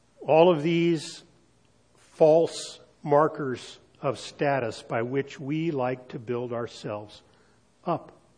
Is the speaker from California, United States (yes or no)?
yes; Easton, California, United States; And when I was a little kid, growing up in Easton, when we were going to the city, when we were going to go shopping for something, you know, big, we went to Fresno.